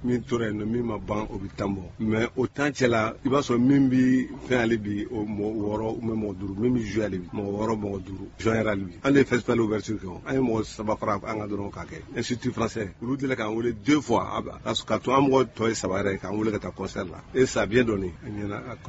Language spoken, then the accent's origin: French; Mali; nous, on vient d'où? On est du Mali.